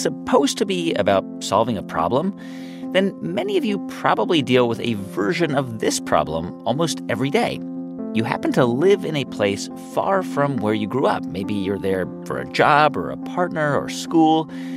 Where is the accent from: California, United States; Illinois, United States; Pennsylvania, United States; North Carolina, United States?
California, United States; Los Angeles; also born or lived in East Coast; I grew up in Los Angeles, and for most of my adult life, I lived on the East Coast.